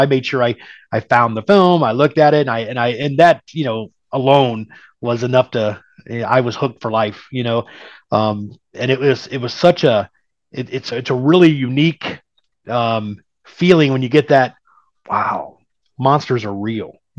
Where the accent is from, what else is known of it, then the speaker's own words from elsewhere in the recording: Ohio, United States; Yeah, I was born and raised in Ohio.